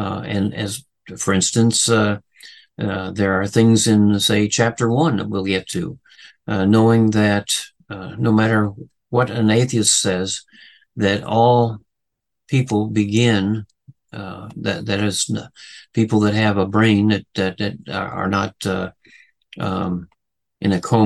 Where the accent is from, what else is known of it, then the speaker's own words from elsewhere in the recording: Manchester, North West England, United Kingdom; also born or lived in London; I recall almost no anti-Semitism growing up in Manchester, the second largest Jewish population in the UK.